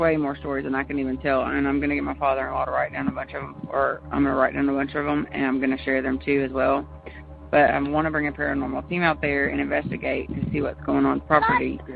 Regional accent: Louisiana, United States; I'm from Louisiana.

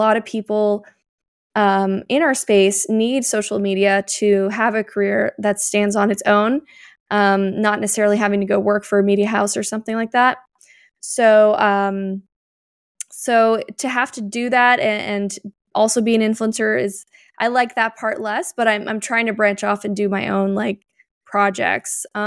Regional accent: Canada; So I come from Canada, which just makes sense for the show. So I originated from Canada.

